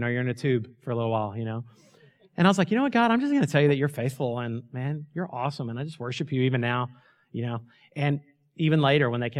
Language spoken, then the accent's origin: English; Minnesota, United States; hi, they're okay, we're from Minnesota.